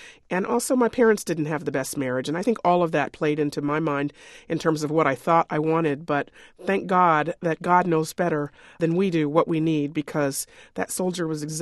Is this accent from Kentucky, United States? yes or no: yes; Kentucky, United States; I'm an Army brat and I grew up near Fort Knox